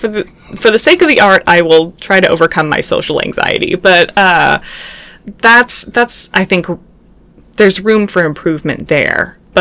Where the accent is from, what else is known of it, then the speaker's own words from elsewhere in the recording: Texas, United States; So number one, I grew up in Central Texas, at least for like half my childhood, and so I do kind of know what the accent is like